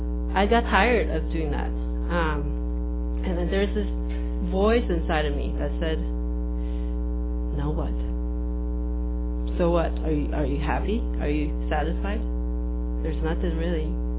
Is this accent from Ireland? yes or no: no; Taiwan; So, I grew up in Taiwan. I was always a good kid.